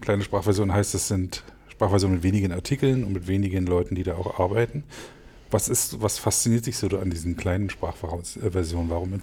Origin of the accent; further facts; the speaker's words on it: Brandenburg, Germany; accent: Brandenburg; dass das Brandenburgische bei mir wieder Überhand gewinnt. Das habe ich in der Schulzeit auch stärker gesprochen.